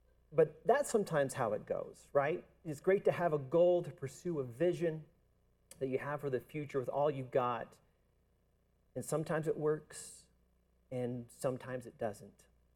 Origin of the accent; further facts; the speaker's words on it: South Carolina, United States; And I grew up in South Carolina, so we go to South Carolina to start a church.